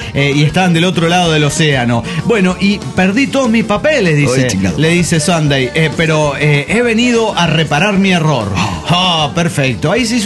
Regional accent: Guadalajara, Jalisco, Mexico; de Guadalajara, Jalisco, México.

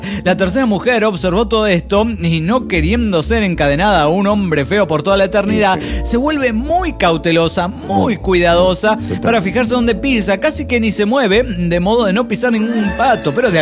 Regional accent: Monterrey, Nuevo León, Mexico; de Monterrey.

